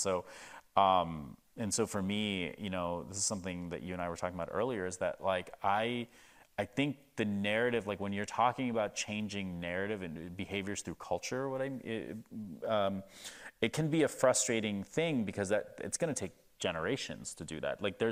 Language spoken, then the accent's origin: English; Cincinnati, Ohio, United States; I grew up in Cincinnati, Ohio, and if you're just a kid from Ohio, just like a white kid from Ohio, and you just sort of live in your little bubble